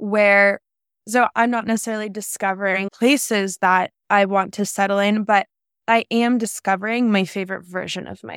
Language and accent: English; San Diego, California, United States; No, it's 100% San Diego. So I am from San Diego. My whole family is here.